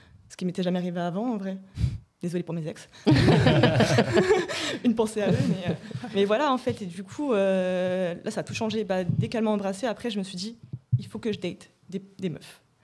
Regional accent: Rouen, Normandy, France; moved away; parce que j'ai emménagé sur Paris. Et avant, je venais de Rouen.

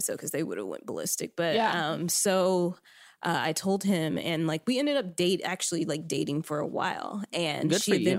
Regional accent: Arkansas, United States; I'm from Arkansas, the South, so she was trying to be real sweet about it.

